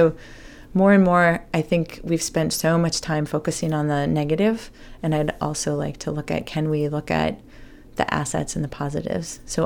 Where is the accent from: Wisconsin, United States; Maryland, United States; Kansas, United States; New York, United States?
Wisconsin, United States; Shorewood; I grew up in Shorewood, which is the first suburb north of the city of Milwaukee, at a time when we had the 220 busing program.